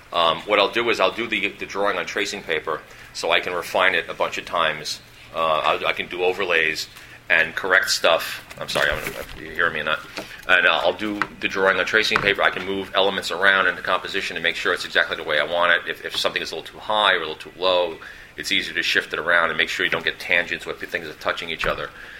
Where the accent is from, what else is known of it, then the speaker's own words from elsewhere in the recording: New York City, New York, United States; I know that since I grew up in New York City, there's a place called the Art Students League